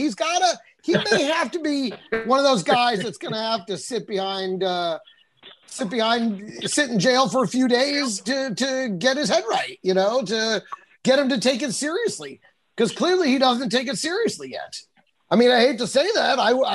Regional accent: Texas, United States; I grew up in Texas. I've shot guns a lot growing up.

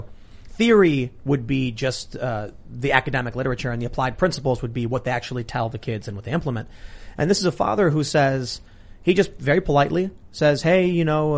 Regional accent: Chicago, Illinois, United States; back when I was, you know, growing up in Chicago, there were people who would, you know, sell pot, right?

